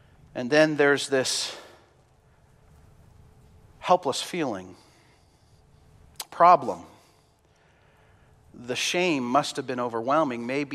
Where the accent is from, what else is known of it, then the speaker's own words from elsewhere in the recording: Canada; I will say because I'm sad as a Canadian.